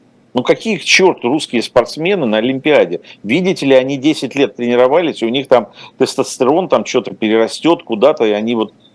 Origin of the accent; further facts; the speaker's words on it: Ukraine; now in Russia; прожив там те же 20-30 лет в России, но при этом родился и вырос в Украине, я российский режиссер